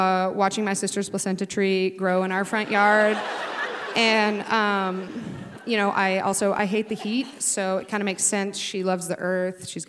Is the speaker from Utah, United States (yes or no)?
no; Alaska, United States; born there; So I was born in February, the dead of winter in Alaska here at Humana Hospital, 2 years after my sister.